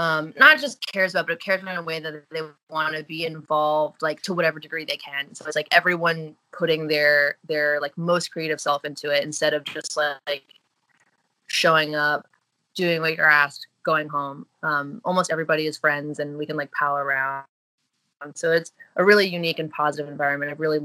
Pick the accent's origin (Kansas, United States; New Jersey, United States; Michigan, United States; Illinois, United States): New Jersey, United States; I'm not vegan, but I grew up in New Jersey, actually.